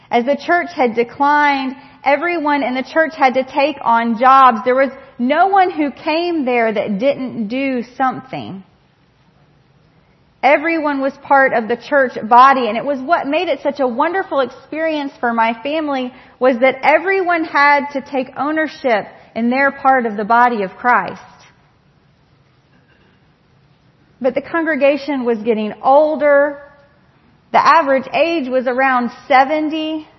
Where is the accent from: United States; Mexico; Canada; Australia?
United States; Greenville, South Carolina; I am from Greenville, South Carolina.